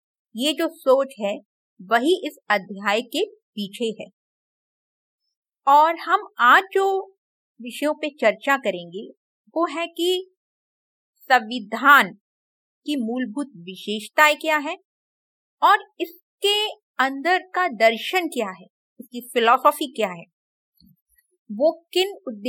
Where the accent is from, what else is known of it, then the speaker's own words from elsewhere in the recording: Mumbai, Maharashtra, India; मैं मुंबई से हूं